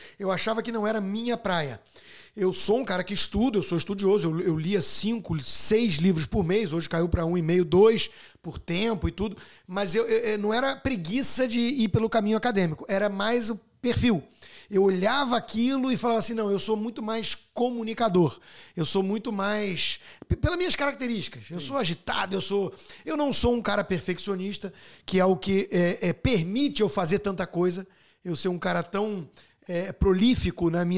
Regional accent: Rio de Janeiro, Brazil; Eu sou do Rio, só eu posso falar, só os cariocas podem falar mal do Rio.

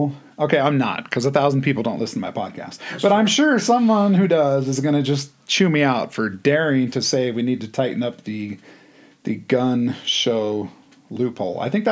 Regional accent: California, United States; he's giving me a hard time because I'm from California.

